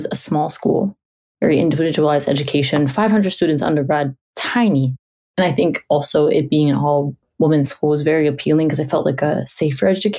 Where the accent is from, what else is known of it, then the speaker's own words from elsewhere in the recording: Yonkers, New York, United States; I am 23 years old. Born and raised in Yonkers, New York.